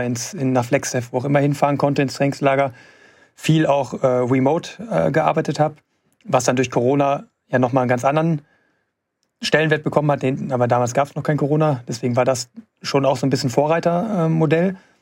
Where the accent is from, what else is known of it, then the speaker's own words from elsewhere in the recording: Gelsenkirchen, North Rhine-Westphalia, Germany; direkt in meiner Heimatstadt da in Gelsenkirchen, diesen Weltrekord zu laufen